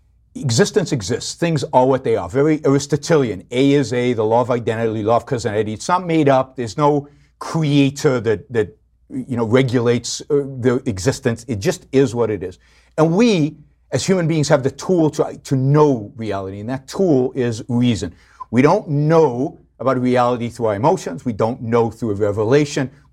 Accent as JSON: {"language": "English", "country": "Israel", "tie": "born or raised there", "said": "I grew up in Israel. So when I was 16, I was in Israel, living in Israel. And as most Israelis of my generation, I was a collectivist, a tribalist."}